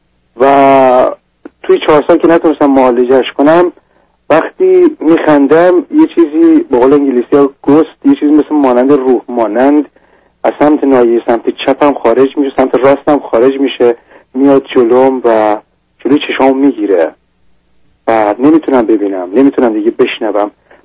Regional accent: Iran; now in United Kingdom; از ایران مهاجرت کردم اومدم در انگلستان و الان در حدود 4 سال در انگلستان

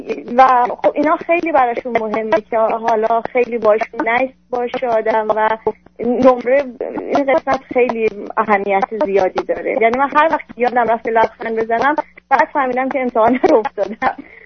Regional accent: Iran; moved away as an adult; now in United States; من پزشک متخصص از ایران هستم، اومدم اینجا

